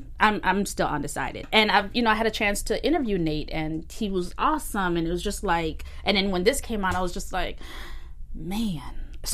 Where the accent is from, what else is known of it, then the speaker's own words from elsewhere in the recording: Jamaica; it reminds me of growing up in Jamaica because they were like picking plums off the trees.